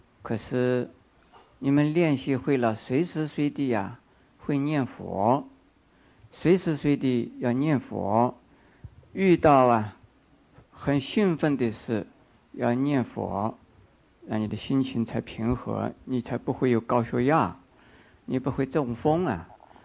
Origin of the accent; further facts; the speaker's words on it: China; 我们中国人很喜欢骂人家祖宗十八代